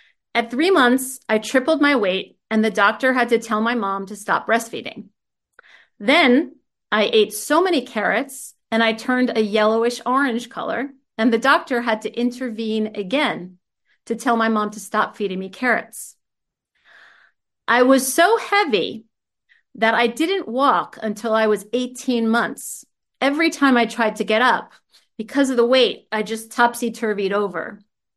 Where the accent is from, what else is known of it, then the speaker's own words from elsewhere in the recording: New Jersey, United States; born there; I was born in New Jersey in the United States.